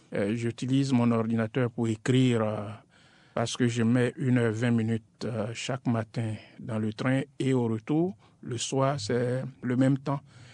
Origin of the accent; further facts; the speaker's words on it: Côte d’Ivoire; la réconciliation en Côte d'Ivoire, mon pays d'origine.